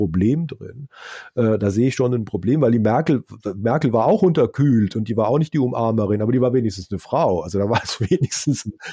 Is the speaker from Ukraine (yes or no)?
no; Wiesloch, Baden-Württemberg, Germany; ich komme ja quasi aus dem Land, wobei das ist jetzt, also der Ort, wo ich aufgewachsen bin, Wiesloch, hat 20.000 Einwohner, ja, ist jetzt auch nicht so ganz klein, aber schon Land.